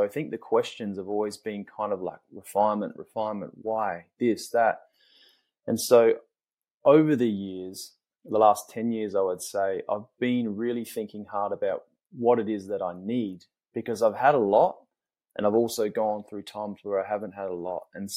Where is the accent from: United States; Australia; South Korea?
Australia; South Australia; a 50-acre parcel of land in my home state of South Australia, the Adelaide Hills.